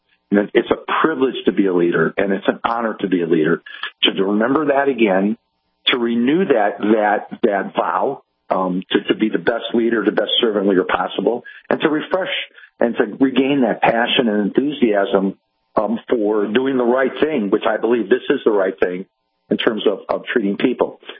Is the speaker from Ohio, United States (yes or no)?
yes; Cleveland, Ohio, United States; respiratory therapist in Cleveland, Ohio, which is my hometown.